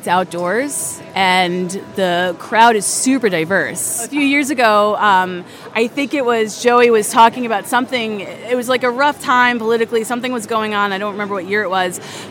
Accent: Goshen, New York, United States; I'm from Goshen, New York.

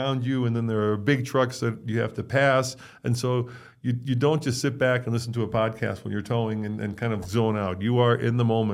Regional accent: Chicago, Illinois, United States; accent: Chicago; Yeah, Chicago. Chicago. Why would you? I can't do a Chicago. I think I lost most of it.

